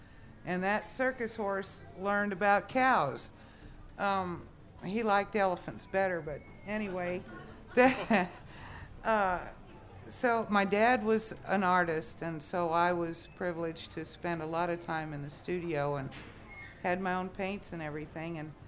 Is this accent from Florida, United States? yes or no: yes; Florida, United States; also born or lived in Connecticut; I was born up in Connecticut. My family moved to Florida in 1952. I was 7 years old, and all I could think of was I wanted a horse.